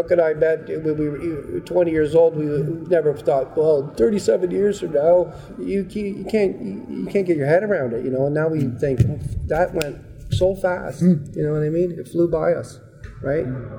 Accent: Canada; We are good Canadian boys, that's for sure, right?

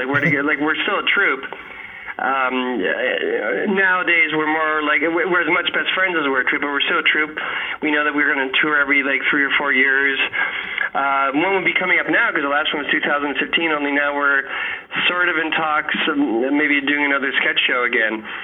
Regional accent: United Kingdom; We're weird, like, we're British and cold in this way.

